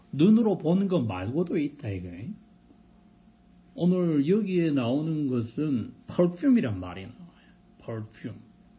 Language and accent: Korean; Busan, South Korea; 내가 어릴 때도 안다고. 내가 부산에서 자랐기 때문에 중간에 일본 사람들이 자기들 관사로 만들어 놓고 떠난 데가 있는데